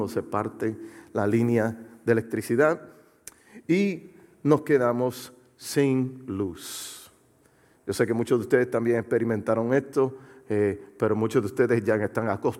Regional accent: Puerto Rico; now in United States; yo soy del sur de la Florida, originalmente de Puerto Rico.

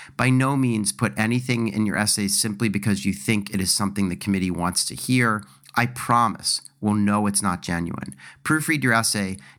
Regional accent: Philadelphia, Pennsylvania, United States; but I'm going to say Broad because that's, I'm from Philly and that's how we spell that street.

